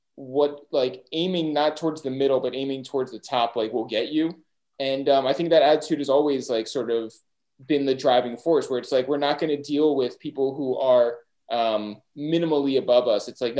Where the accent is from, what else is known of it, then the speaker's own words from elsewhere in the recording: United States; we grew up 30 minutes outside of New York City.